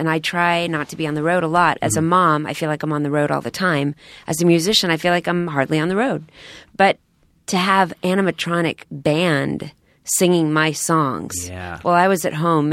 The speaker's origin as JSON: {"language": "English", "region": "Texas", "country": "United States", "said": "Well, macaroons, well, I'm from Texas too"}